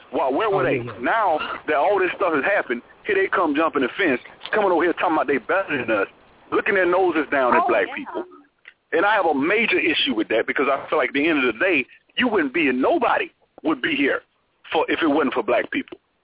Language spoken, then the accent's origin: English; Montgomery, Alabama, United States; Because I'm from Montgomery. Our people went through the bus boycott. Our people started this.